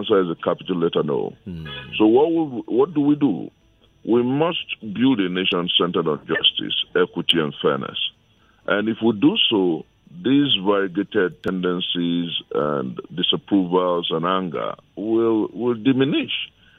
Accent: Ibusa, Delta, Nigeria; There are several people in my hometown of Ibuzo and my state of Delta

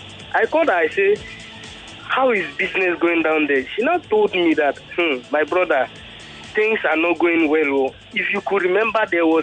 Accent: Gombe State, Nigeria; In my place, I am from Gombe State, to be precise.

